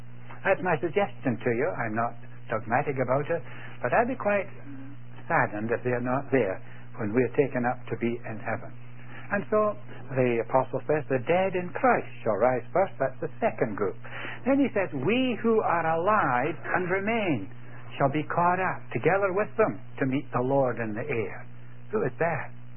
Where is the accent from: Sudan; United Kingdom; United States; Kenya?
United Kingdom; Scotland; I was brought up in Scotland as a young lad